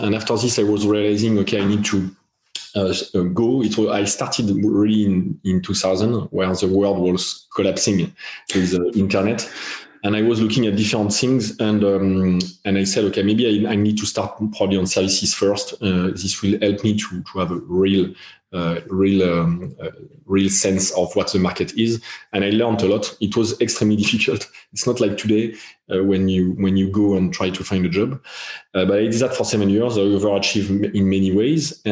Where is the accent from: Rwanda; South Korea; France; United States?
France; accent: British; English is a second language; now in United Kingdom; Nobody will notice that with my British accent, but I'm French. Sorry for that. I live in the UK for 6 years